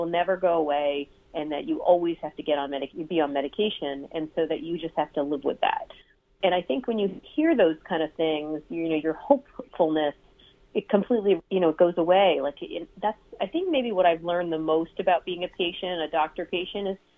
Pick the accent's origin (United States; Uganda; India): India; I'm Indian, so I grew up learning about Ayurveda